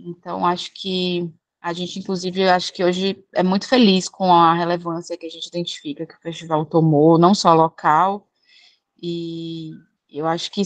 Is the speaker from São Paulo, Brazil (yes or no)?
no; Paraíba, Brazil; now in Salvador, Brazil; Eu sou paraibana, vim morar em Salvador em 2010